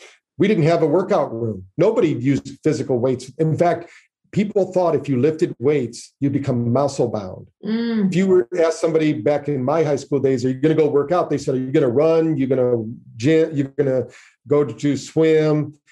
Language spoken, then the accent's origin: English; Battle Creek, Michigan, United States; That's my hometown, Battle Creek, Michigan. The very first health food store in the world was in our hometown. So we grew up around those crazy people